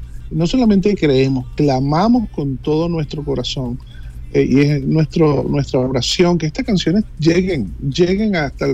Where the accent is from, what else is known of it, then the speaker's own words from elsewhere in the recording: Venezuela; yo soy venezolano. y esta mezcolanza a mí me fascina.